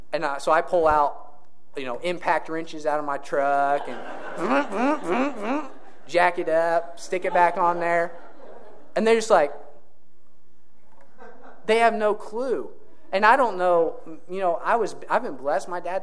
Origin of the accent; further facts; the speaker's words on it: Indiana, United States; You know, I'm from Clay County, but Green Sullivan County area.